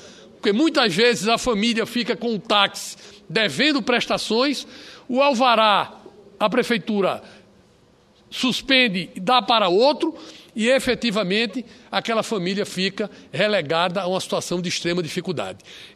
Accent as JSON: {"language": "Portuguese", "region": "Pernambuco", "country": "Brazil", "tie": "born or raised there", "said": "Vossa Excelência, como cearense e eu como pernambucano, nós fomos criados, embalados ao som"}